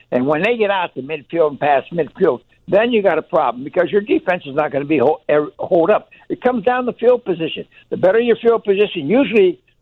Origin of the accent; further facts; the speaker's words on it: Pittsburgh, Pennsylvania, United States; I'm from Pittsburgh.